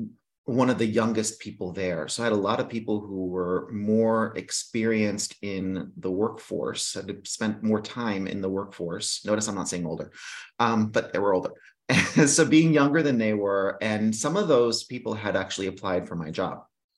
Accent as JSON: {"language": "English", "country": "Greece", "tie": "born or raised there", "said": "I was raised in Greece. … I'm actually more Greek than I am German."}